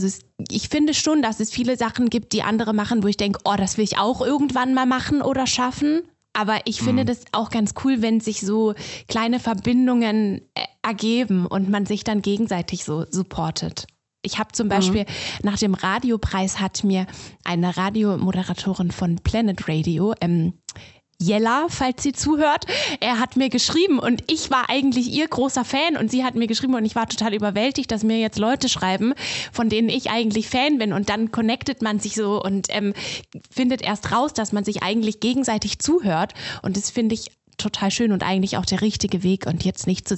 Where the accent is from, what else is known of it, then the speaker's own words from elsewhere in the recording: Baden-Württemberg, Germany; Ich komme ursprünglich aus Baden-Württemberg